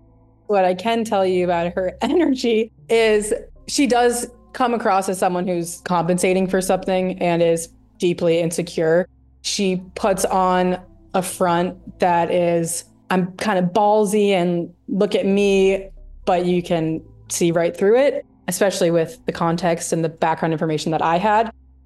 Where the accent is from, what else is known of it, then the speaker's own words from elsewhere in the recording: New Hampshire, United States; For me, I'd relocated. I'm originally from New Hampshire.